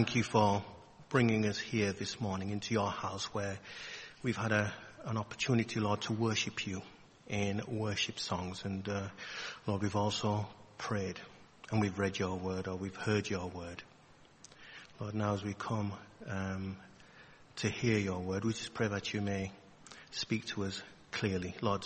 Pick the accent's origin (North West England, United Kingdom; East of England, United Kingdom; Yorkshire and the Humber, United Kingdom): Yorkshire and the Humber, United Kingdom; Bradford; when I was a young man growing up in Bradford